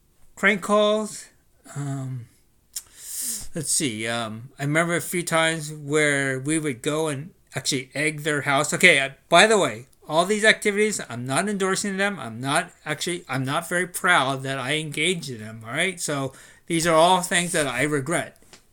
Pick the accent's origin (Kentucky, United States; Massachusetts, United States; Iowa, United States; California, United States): California, United States; Sacramento; I grew up in Sacramento. I was actually born in Sacramento, and I spent the first 20 years, essentially, of my life living in Sacramento.